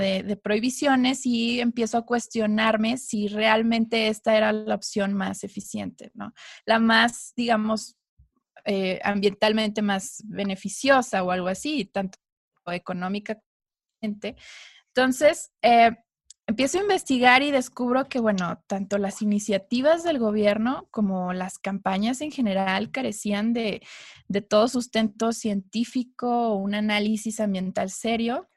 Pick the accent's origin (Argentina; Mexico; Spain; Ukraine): Mexico; Coahuila; soy economista, soy originaria de Coahuila